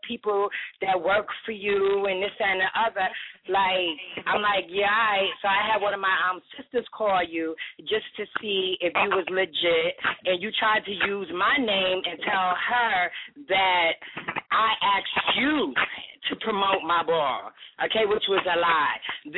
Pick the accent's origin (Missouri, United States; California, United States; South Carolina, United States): South Carolina, United States; Especially if I came all the way from South Carolina to cold New York, it would have been on inside that Marriott